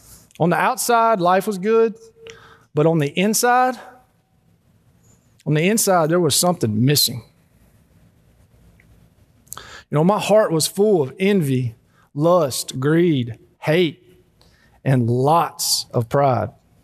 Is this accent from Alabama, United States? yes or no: no; Rabel, Louisiana, United States; So to give y'all a little background, I grew up in Rabel, Louisiana, just a skip and a hop that way.